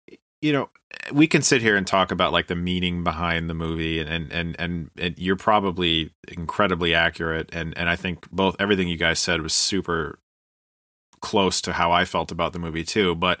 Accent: Ohio, United States; and I'm from Ohio, so like we're kind of on this Midwest

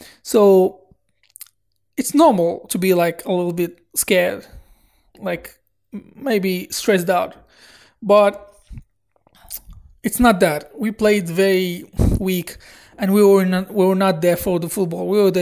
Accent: Morocco; I'm from Morocco, so we live and breathe football.

